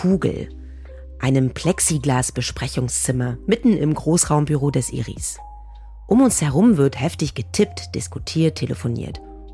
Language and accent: German; East Germany, Germany; born there; Ich bin in der DDR geboren.